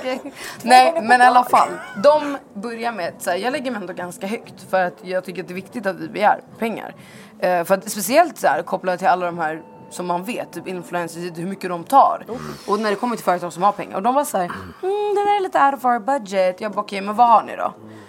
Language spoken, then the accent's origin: Swedish; Vällingby, Stockholm County, Sweden; Ja, jag är från alltså... Vällingby.